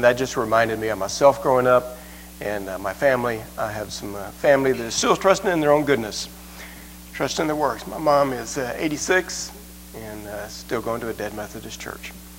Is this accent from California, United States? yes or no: no; Houston, Texas, United States; moved away as an adult; now in Carthage, United States; I was born and raised in Houston, lived there all of my life until God led us to Tennessee about 3 years ago.